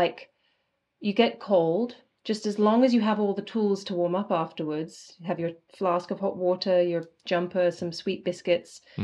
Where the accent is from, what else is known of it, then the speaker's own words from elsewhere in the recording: England, United Kingdom; and I grew up in England, so like English people are pretty stoic when it comes to weather and coldness